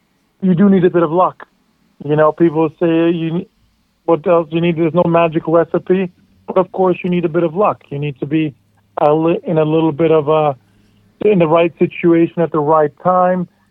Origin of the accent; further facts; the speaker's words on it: Canada; now in England, United Kingdom; I moved from Canada to England, and, you know, I move across the world